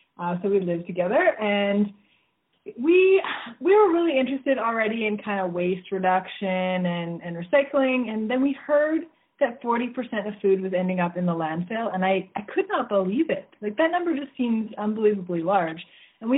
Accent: Vancouver, British Columbia, Canada; That's right. We're from Vancouver.

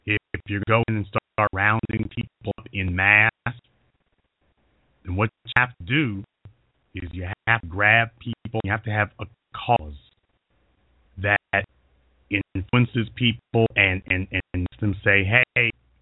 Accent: Louisiana, United States; I was all over Chicago. And I'm from Louisiana.

